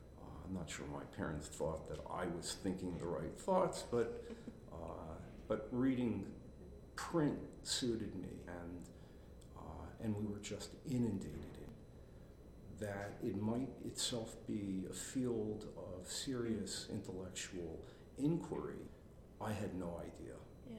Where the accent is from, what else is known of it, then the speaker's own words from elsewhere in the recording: United States; The what was probably the product of growing up in a middle-class American Jewish household